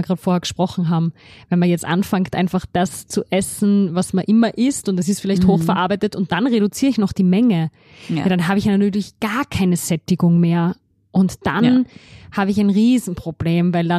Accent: Austria; bei uns in Österreich

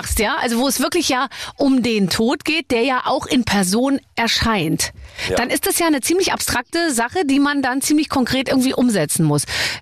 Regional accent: Munich, Bavaria, Germany; ich komme ja aus München

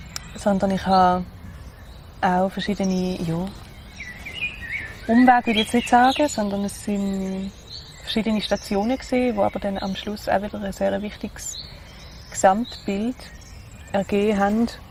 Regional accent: Basel, Basel-Stadt, Switzerland; Ich komme aus Basel. Also wirklich, das ist so meine Basis irgendwie so in diesem Leben. So. Ich bin dort geboren, aufgewachsen und wohne eigentlich immer noch dort.

